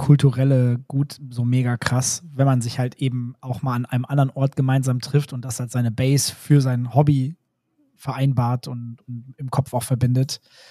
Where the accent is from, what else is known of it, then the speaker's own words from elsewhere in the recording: North Rhine-Westphalia, Germany; ich komme aus NRW